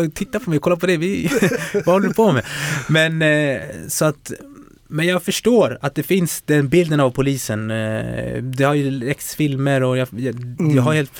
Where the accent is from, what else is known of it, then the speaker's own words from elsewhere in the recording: Fittja, Stockholm County, Sweden; Jag är uppväxt i Fittja, det var liksom mångkulturellt center.